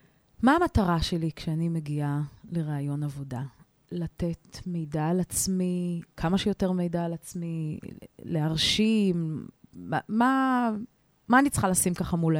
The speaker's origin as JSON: {"language": "Hebrew", "town": "Haifa", "region": "Haifa District", "country": "Israel", "said": "אני מחיפה, נשואה, ויש לי 3 ילדים."}